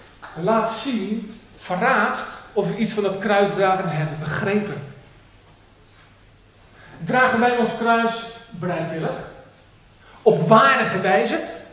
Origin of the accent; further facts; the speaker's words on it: Netherlands; Weet u, als Nederlanders zijn wij bekend om onze prijsbewustheid.